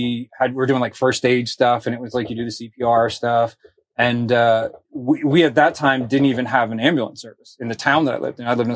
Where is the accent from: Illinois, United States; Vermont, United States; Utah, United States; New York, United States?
Vermont, United States; It's actually not, which is kind of odd. I grew up in Vermont.